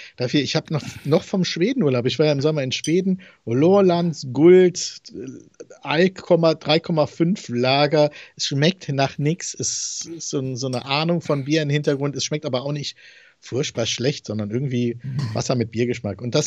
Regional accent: Aachen, North Rhine-Westphalia, Germany; ich komme ja aus Aachen

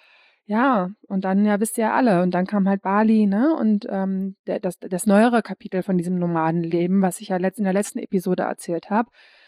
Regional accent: Berlin, Germany; ich bin in Berlin aufgewachsen, aber wir sind halt auch innerhalb Berlins echt viel umgezogen

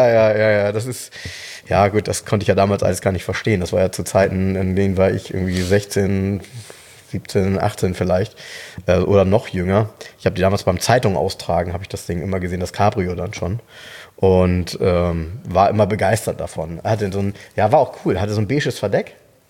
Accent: Soltau, Lower Saxony, Germany; Ich habe damals in Soltau, jetzt kommt wieder meine Heimat

